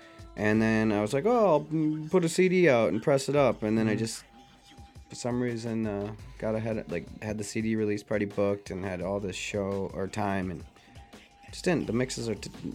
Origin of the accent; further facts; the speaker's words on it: Minnesota, United States; also born or lived in Rhode Island; No, certainly not. I'm from Minnesota. I was living in Rhode Island for a while